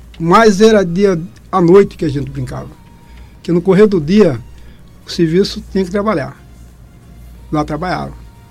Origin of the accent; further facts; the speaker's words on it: Vila Bela da Santíssima Trindade, Mato Grosso, Brazil; born there; eu nasci aqui em Vila Bela. Aqui em Vila Bela Santíssima Trindade, mas nós tínhamos um sítio lá no Porto Suzano, na boca da Baía do Porto Suzano, na barranca do Rio Alegre.